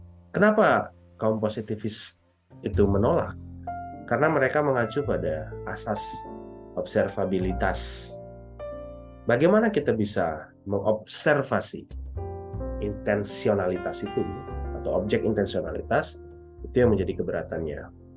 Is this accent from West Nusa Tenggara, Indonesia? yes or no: yes; West Nusa Tenggara, Indonesia; orang Lombok, itu ke dalam sebuah kurung